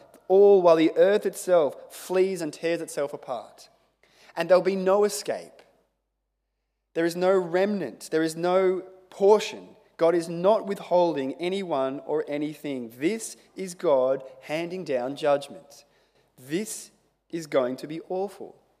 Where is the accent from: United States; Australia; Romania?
Australia; mate, I come from Australia.